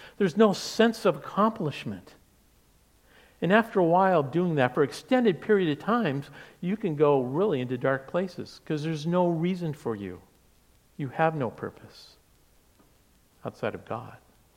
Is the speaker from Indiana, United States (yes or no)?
no; Seattle, Washington, United States; You know, I'm from the Seattle area. And since Beth and I left that fair city